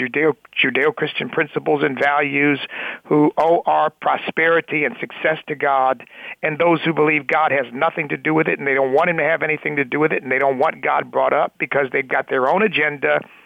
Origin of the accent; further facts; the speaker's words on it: United States; I refuse to call myself an African American. I'm an American. I happen to be an American of African descent.